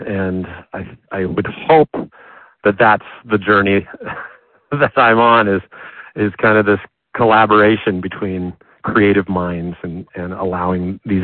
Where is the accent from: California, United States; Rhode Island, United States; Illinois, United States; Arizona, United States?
Arizona, United States; somebody who's from Arizona, of course, and who weaves in parts of my life growing up in the Southwest.